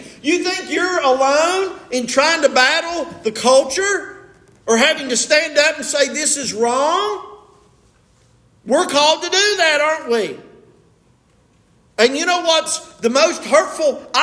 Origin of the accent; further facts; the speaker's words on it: West Virginia, United States; I was in Maryland one time and I said, well, I'm from West Virginia, not Louisiana.